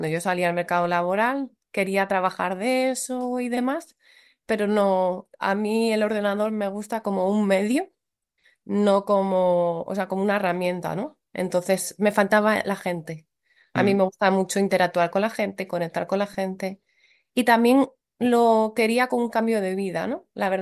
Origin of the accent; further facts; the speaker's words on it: Alicante, Valencian Community, Spain; now in Santiago de Compostela, Spain; soy de Alicante, aunque llevo casi 2 años viviendo en Santiago de Compostela.